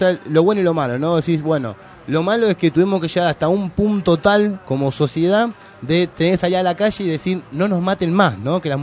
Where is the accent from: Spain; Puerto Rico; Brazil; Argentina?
Argentina; Eso es la mentalidad que tenemos como argentinos de someter al más débil y solucionar el problema atacando a la víctima